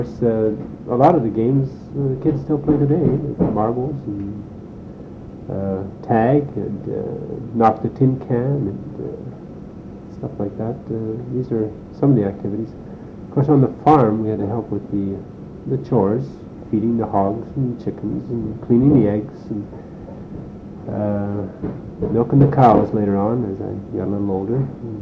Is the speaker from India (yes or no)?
no; Saskatchewan, Canada; born there; I was born in Saskatchewan, 1940, a small town near Lawson, which is actually close to Moose Jaw. I was born out in a farm.